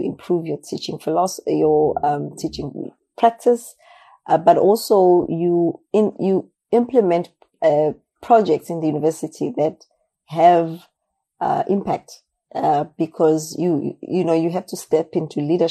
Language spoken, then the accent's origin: English; South Africa; it's my roots. I am from Africa. I am from South Africa.